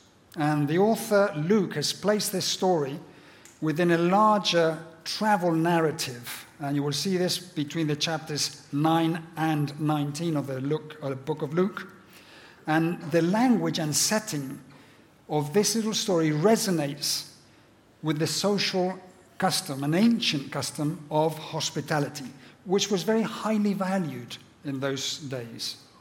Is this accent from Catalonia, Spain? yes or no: no; Valladolid, Castile and León, Spain; also born or lived in Madrid; I was born actually in Madrid, British missionary parents here in Spain. Brought up in Valladolid, which is just north of the mountains.